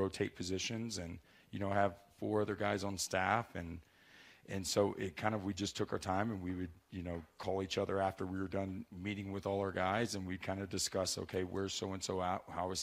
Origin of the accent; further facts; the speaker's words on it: Oklahoma, United States; And I grew up in Oklahoma, and there's not, you know, I mean, you can see mountains. It's all flat there.